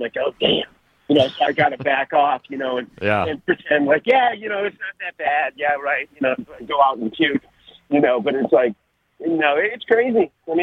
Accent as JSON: {"language": "English", "town": "Detroit", "region": "Michigan", "country": "United States", "said": "I'm from Detroit, but I've lived down here for 30 years."}